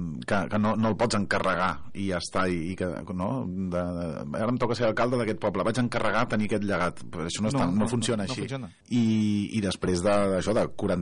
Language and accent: Catalan; Esparreguera, Catalonia, Spain; des que vaig néixer, que vaig néixer aquí a Esparreguera i segueixo vivint a Esparreguera